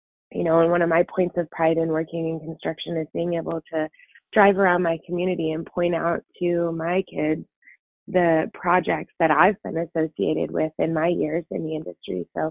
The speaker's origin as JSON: {"language": "English", "region": "Washington", "country": "United States", "said": "I'm from Central Washington and graduated at a time where our economy wasn't all that outrageously great."}